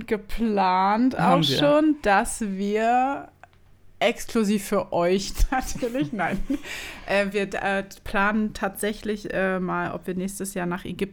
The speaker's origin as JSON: {"language": "German", "region": "Berlin", "country": "Germany", "said": "Na, wir sind Berliner?"}